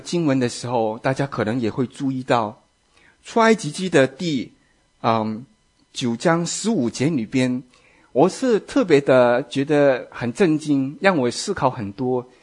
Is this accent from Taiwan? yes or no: no; Guangdong, China; accent: Cantonese; 我们广东话一跤